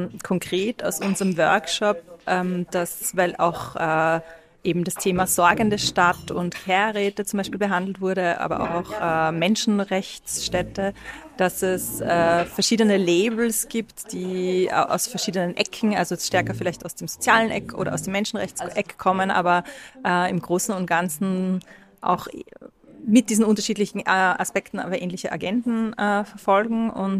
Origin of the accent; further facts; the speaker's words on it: Vienna, Austria; Also ich komme aus Wien, ich lebe in Wien